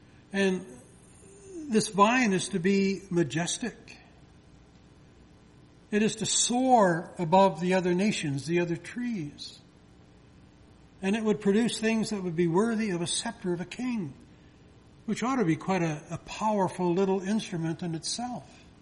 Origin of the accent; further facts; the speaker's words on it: Toronto, Ontario, Canada; I was raised in Toronto.